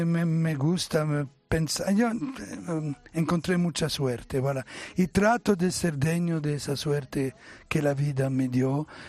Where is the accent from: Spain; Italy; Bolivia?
Italy; Spanish is a second language; Sí, me sorprendió el hecho que comprendía el idioma, siendo italiano. Yo temía que sería un problema, y no, al contrario, me adapté muy, muy rápido